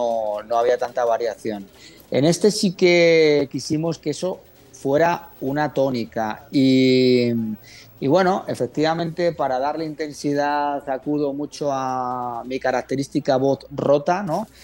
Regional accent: Spain; Comprendemos que si aquí en mi país, en España, hubiera una guerra

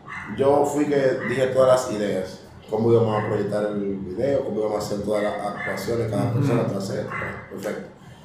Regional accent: Dominican Republic; Yo soy de aquí dominicano, el aguacate le dicen aguacate.

